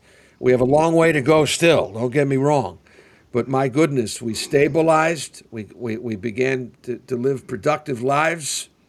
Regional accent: Wales, United Kingdom; As a Welshman, I believe I'm part and parcel of the lost tribe of Israel.

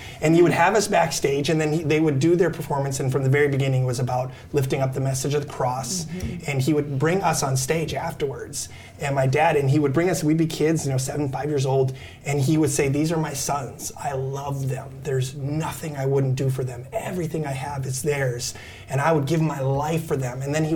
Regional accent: Amsterdam, North Holland, Netherlands; So I was actually born and raised in Amsterdam

